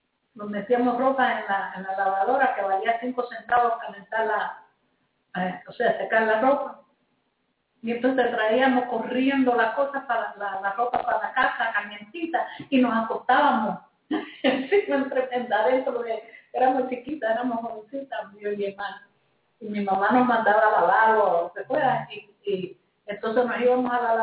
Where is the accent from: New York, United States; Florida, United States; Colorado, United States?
New York, United States; yo vengo de un lugar de Nueva York que es bien de gente pobre, de gente, todo el mundo trabajaba, pero todos nosotros nos estábamos muriendo de hambre.